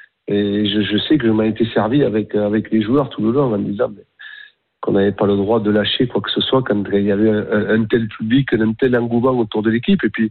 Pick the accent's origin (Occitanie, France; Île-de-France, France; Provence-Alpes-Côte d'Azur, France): Occitanie, France; Toulouse; c'était contre Toulouse, et je suis toulousain.